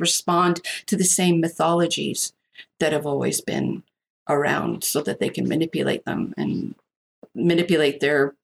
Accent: Canada; I remember thinking as a kid, oh, my skin is pink like hers. Does that mean I'm more Canadian than the other kids around me?

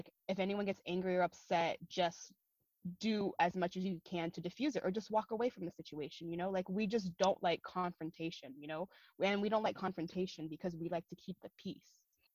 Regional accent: Concord, California, United States; I grew up in Concord, which is actually about 30 minutes away east of San Francisco

